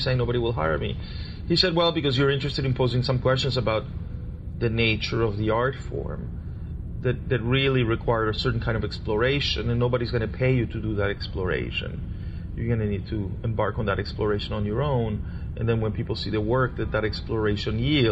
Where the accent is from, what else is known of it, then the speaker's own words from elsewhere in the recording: Caracas, Capital District, Venezuela; Well, I had a very interesting upbringing because I was born in Caracas, Venezuela